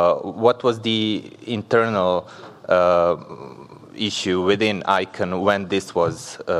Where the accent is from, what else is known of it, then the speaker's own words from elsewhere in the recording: Serbia; from Serbia.